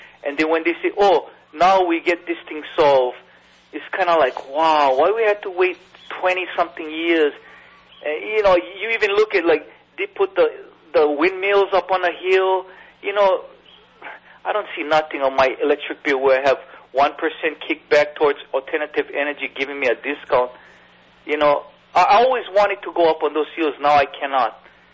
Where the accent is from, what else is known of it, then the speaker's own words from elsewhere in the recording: Wailuku, Hawaii, United States; I have never left this island. I live here all my life. I've never been to the mainland. And I've seen the growth. I'm a plantation boy. I grew up in Wailuku-Shuga, and I grew up on a camp